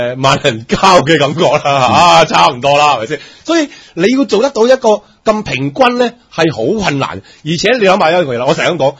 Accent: China; 如果用冰，我哋中國人咧成日覺得咧熱氣

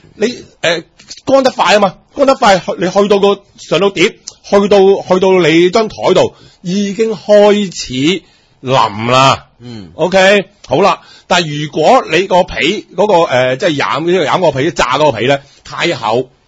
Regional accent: China; 如果用冰，我哋中國人咧成日覺得咧熱氣

